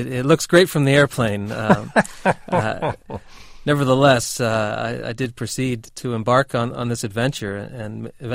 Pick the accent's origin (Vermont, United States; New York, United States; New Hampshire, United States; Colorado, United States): New Hampshire, United States; camping as a child growing up in New Hampshire